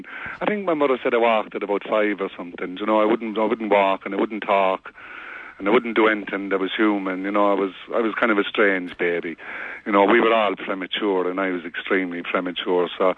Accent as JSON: {"language": "English", "town": "Limerick", "region": "Munster", "country": "Ireland", "lives_now": "Nimbin, Australia", "said": "I'm from Limerick, in Garryowen in Limerick."}